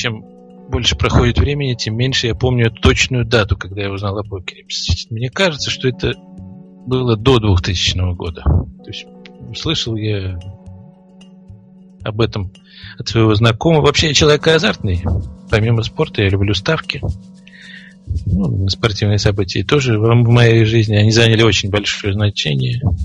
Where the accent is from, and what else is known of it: Saint Petersburg, Russia